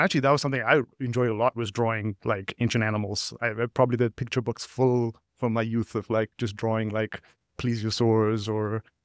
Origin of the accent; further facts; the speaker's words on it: Sharjah, United Arab Emirates; I was born in the UAE in Sharjah, which is an emirate in the United Arab Emirates. I was born there as an Indian citizen, grew up in this sort of middle-class Indian community.